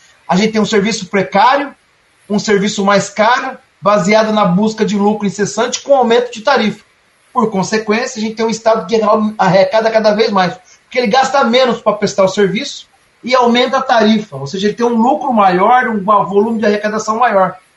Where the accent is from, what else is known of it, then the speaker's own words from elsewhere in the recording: Ourizona, Paraná, Brazil; now in Apucarana, Brazil; eu sou de Orizona, uma cidadezinha pequenina do lado de Mandaguaçu, ali, Maringá. 3 mil habitantes. Quando eu era jovem, era criança e morava lá, meu pai e minha família estão lá, hoje eu moro em Apucarana